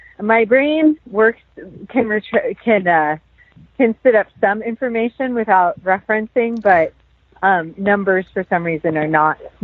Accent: Pacific Northwest, United States; now in North Carolina, United States; I'm from the Pacific Northwest, and there's some really actually pretty invasive blackberries

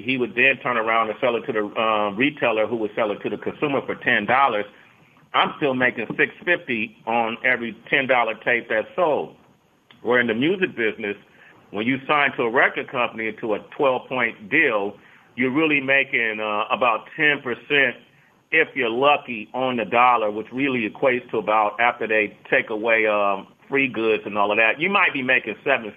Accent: Oakland, California, United States; and then I grew up in Oakland where I watched a lot of my friends get killed and or go to jail.

